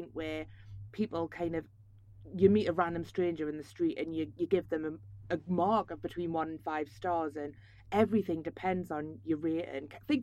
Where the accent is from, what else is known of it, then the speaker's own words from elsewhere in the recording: North East England, United Kingdom; from like Tyneside. And there, like, you'd never get in the back of a taxi. Like, you sit up front with the driver.